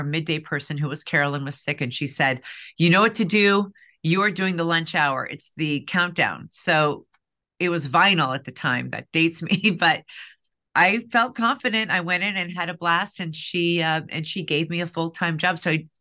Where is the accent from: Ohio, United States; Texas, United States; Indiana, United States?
Indiana, United States; I really dreamed of being a large animal veterinarian because I grew up in Indiana. We have farms everywhere.